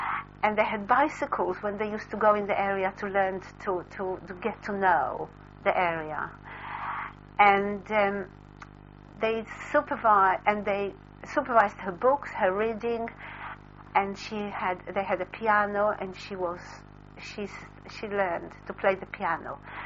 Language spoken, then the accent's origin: English; Jaffa, Tel Aviv District, Israel; English is a second language; But the life in Jaffa was, I mean, I learned to swim in an irrigation pool with some Arab boys. I mean, if my mother ever knew.